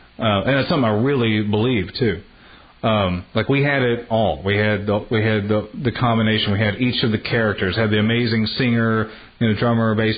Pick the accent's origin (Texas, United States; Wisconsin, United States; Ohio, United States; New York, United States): Texas, United States; now in Los Angeles, United States; But when I came here, it's like growing up in East Texas, the allergies in the pollen, like I could never breathe.